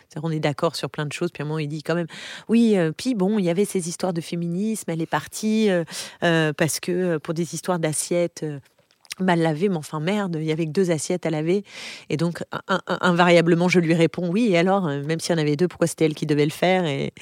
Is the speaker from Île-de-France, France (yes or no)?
yes; Paris, Île-de-France, France; Oui, j'ai grandi à Paris. J'ai grandi à Paris, essentiellement autour, je dis toujours autour de la place Clichy.